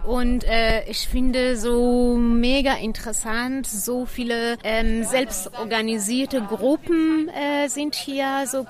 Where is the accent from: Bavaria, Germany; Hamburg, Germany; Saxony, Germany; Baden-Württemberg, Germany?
Saxony, Germany; Leipzig; Ich komme aus Leipzig.